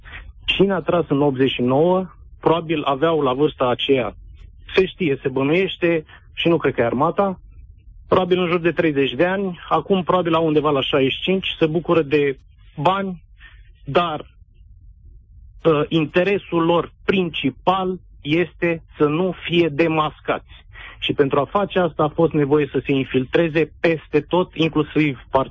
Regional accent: Romania; moved away; Sunt un român din diaspora, sunt unul dintre cei care a fost sedus de Călin Georgescu

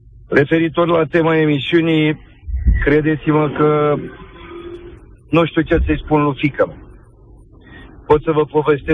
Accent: Târgu Jiu, Gorj County, Romania; sunt din Târgu Jiu.

